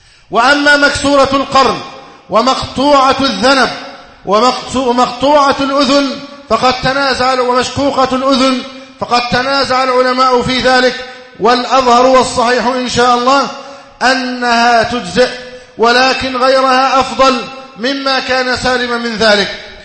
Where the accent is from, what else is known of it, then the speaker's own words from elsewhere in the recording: Egypt; اللهم اجعل بلادنا مصر أمنا أمانا، سخاء رخاء، وسائر بلاد المسلمين.